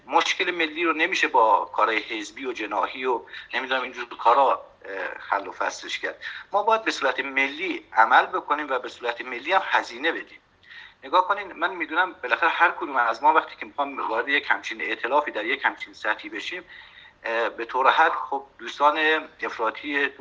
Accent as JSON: {"language": "Persian", "country": "Iran", "said": "به اندازه سهمی که به عنوان یک ایرانی میتونم انجام وظیفه بکنم"}